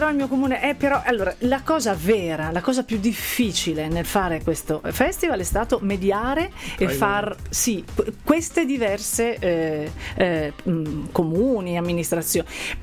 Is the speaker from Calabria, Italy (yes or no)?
no; Turin, Piedmont, Italy; born there; io sono nata a Torino, la mia famiglia è di una parte di Monferrato che per una parte della mia vita è stata molto importante